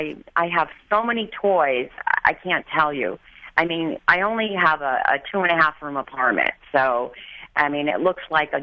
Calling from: Kensington, Maryland, United States; I'm calling from Kensington, Maryland.

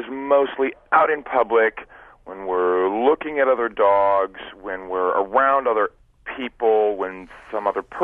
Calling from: Juneau, Alaska, United States; Calling from Juneau, Alaska.

